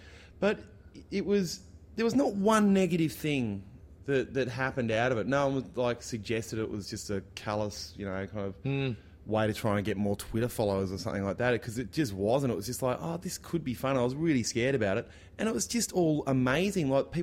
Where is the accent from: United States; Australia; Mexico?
Australia; When I rock up at a gig and I'm Australian, it's just like, all right, you're just another...